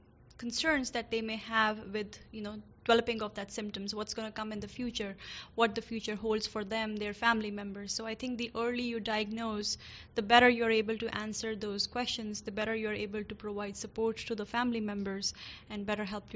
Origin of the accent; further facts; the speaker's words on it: New York, United States; Exactly. I'm from New York, so it takes about 6 months to see somebody